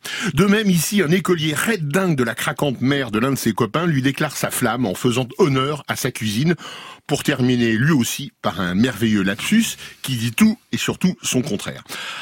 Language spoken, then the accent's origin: French; south of France, France; Moi je dis Supeyres parce que je suis du Midi